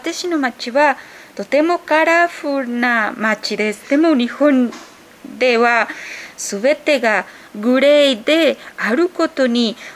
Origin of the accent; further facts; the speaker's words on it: Mexico; Japanese is a second language; now in Nagaoka, Japan; メキシコから参りました。